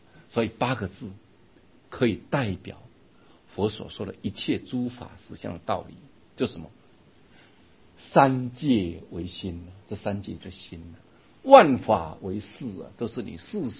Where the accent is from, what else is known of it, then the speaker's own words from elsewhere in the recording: China; 我们中国人移民啊，美国人他本来很干净啊，结果我们中国人去了他本来很干净的地